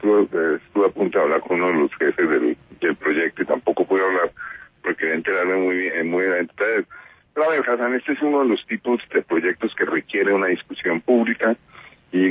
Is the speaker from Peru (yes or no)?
no; Colombia; Y yo reclamo como colombiano